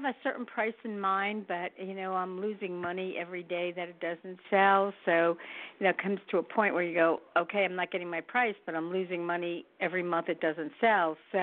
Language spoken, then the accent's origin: English; New York, United States; now in Philadelphia, United States; Well, I'm really a New York, Long Island girl, but I moved to Pennsylvania.